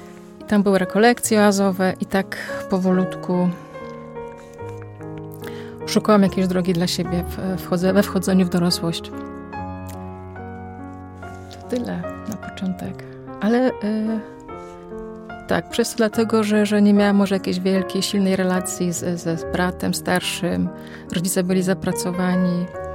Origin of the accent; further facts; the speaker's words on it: Sztum, Pomeranian Voivodeship, Poland; born there; Tak, w Sztum. To jest okolice Gdańska, Malbork.